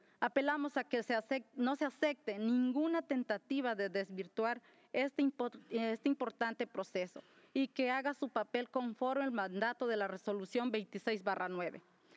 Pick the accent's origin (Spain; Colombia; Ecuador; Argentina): Ecuador; Como ecuatoriana, como afectada, como mujer indígena resistiendo al poder corporativo de las transnacionales